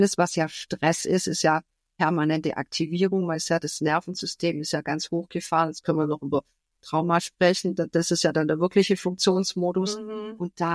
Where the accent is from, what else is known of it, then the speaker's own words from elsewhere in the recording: Swabia, Germany; also bei uns im Schwabenland sagt man, dass es erstmal so schnackelt.